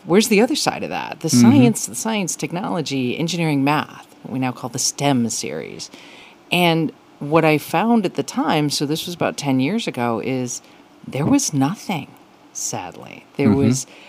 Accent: Chicago, Illinois, United States; I mean, I grew up in Chicago and knew about some of it

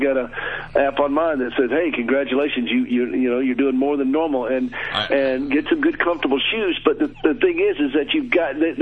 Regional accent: the South, United States; Well, I'm from the South.

